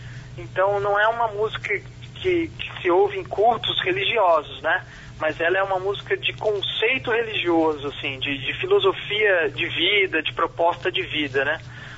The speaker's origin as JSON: {"language": "Portuguese", "town": "Campinas", "region": "São Paulo", "country": "Brazil", "said": "É, nós somos de Campinas, né?"}